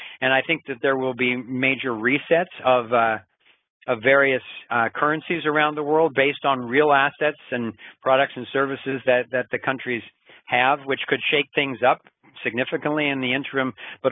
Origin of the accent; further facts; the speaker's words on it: Santa Cruz, California, United States; here in my hometown of Santa Cruz, California